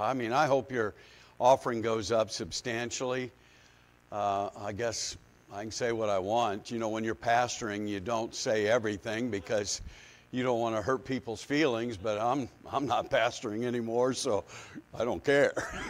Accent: Akron, Ohio, United States; now in Chicago, United States; Originally, I'm from Akron, Ohio. And so my dad and I, we have followed the Cleveland Indians. And even when we moved to Chicago, I've spent most of my life in Chicago.

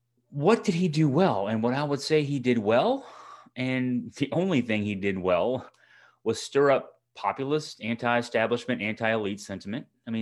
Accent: Crimora, Virginia, United States; I mean, I grew up in a trailer park. My hometown, Cremora, Virginia, 10 miles north of Waynesboro, voted 89% Trump in this cycle.

